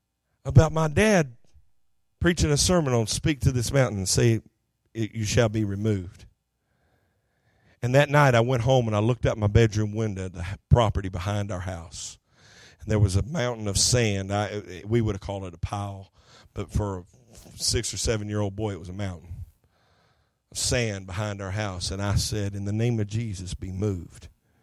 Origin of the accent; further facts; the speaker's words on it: Chouteau, Oklahoma, United States; Me and Mike, poor Mike, he got to hear all the stories about my hometown from me. And then I'm sure he got to hear them all from my dad coming home. And he probably knows more about Shodo, Oklahoma than he would ever care to know.